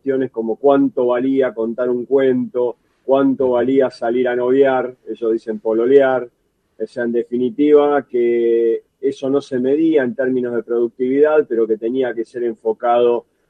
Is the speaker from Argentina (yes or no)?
yes; Argentina; a nosotros lo que más nos importa como argentinos